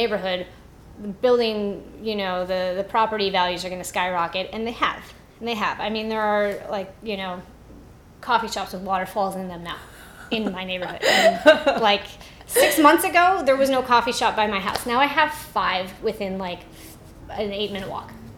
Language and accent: English; Midwest, United States; I'm a white girl and I'm from the Midwest